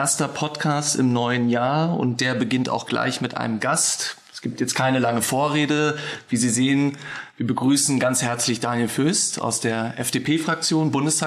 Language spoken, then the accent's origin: German; Berlin, Germany; born there; Berlin, als gebürtiger Berliner, das ist hier immer unser Diskussions- und Punkt.